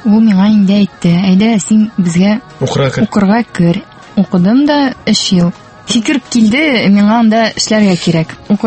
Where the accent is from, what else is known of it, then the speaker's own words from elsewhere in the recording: Bugulma, Tatarstan, Russia; Мин Бүгелмә шәһәреннән.